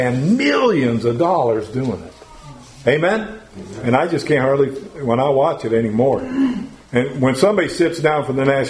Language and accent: English; Ohio, United States; I mean, I'm not ruined because of where I grew up either, because I grew up near Cleveland.